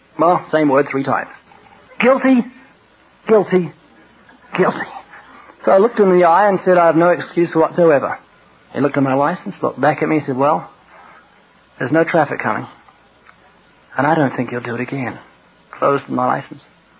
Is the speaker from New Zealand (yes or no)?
yes; New Zealand; I'm not Australian. I'm from New Zealand